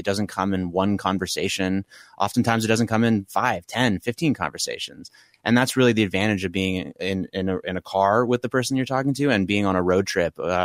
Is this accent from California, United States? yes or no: yes; California, United States; we found out that we're both from California